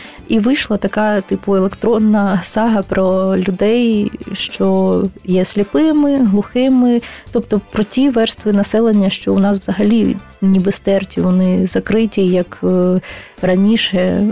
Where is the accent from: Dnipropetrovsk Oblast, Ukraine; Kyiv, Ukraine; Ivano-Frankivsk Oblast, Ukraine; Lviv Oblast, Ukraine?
Kyiv, Ukraine; Хоча я Київ обожнюю, це моє рідне місто, дійсно, хоча багато хто думає, що я з Чернігова. Мій рід з Чернігова, але я киянка.